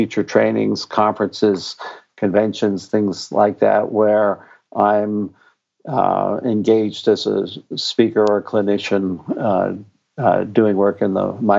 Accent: Los Angeles, California, United States; also born or lived in Cincinnati; He lived in Los Angeles, and I'm originally from Los Angeles, even though I was in Cincinnati.

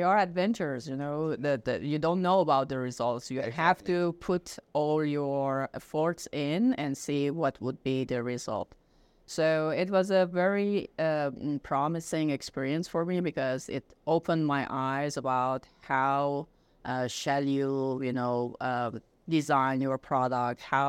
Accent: Iran; moved away as an adult; now in Germany; being a person born and raised in Iran, and I have studied there and I worked there

